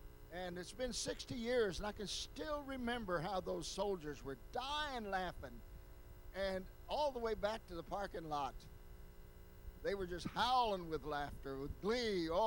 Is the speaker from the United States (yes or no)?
yes; Poplar Bluff, Missouri, United States; I was a Boy Scout, and I grew up in Poplar Bluff